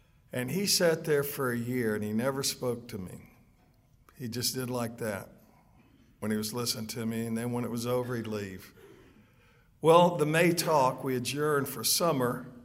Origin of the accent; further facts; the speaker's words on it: Alabama, United States; now in Colorado, United States; It's great to be in the South. I grew up in Alabama. I live in Colorado, but Alabama's my home.